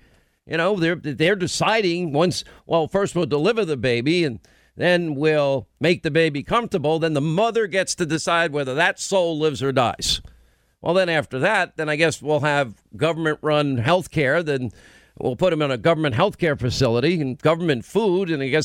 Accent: New York, United States; And believe me, most of Nassau County, where I grew up in Nassau County, this is 50 by 100 lots for the better part.

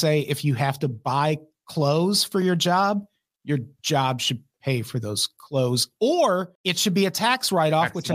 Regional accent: Peoria, Illinois, United States; I grew up in Peoria, Illinois. And at the time, the Peoria Chiefs were the Cubs single-A affiliate.

